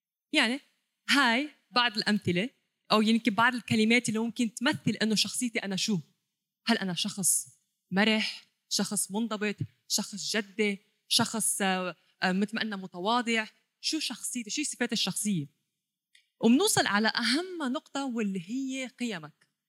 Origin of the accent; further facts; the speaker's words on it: Lebanon; now in Canada; بس لحظة مزبوط أنا خلقت بكندا بس أهلي رجعوا على لبنان وعشت الحرب بلبنان وشفت كل شيء دمار وموت ورجعت طلعت على كندا.